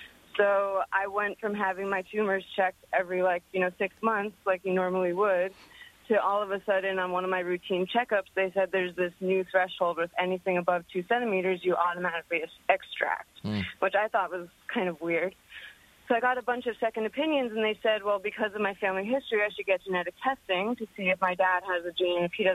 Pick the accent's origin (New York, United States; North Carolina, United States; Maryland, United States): New York, United States; I mean, I'm from New York. I was raised, like, very, you know, not super progressive, somewhat traditional